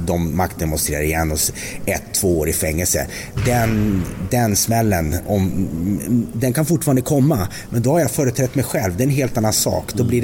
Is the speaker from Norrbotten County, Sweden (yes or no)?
no; Västerbotten County, Sweden; men jag kom ju där uppe från Västerbotten